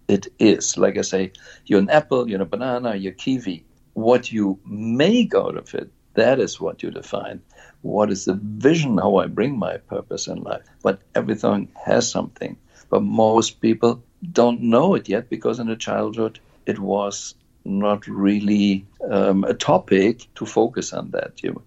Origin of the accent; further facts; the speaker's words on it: Germany; English is a second language; now in Switzerland; And I'm growing up in Germany, and I see still it was a Kaiser country.